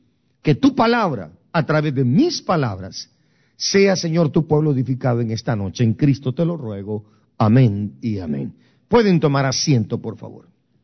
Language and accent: Spanish; Guatemala; moved away; Yo me vine igual que ustedes, muchachos, de Guatemala. El 13 de febrero de 1982 yo me vine para acá, de migrante igual que ustedes.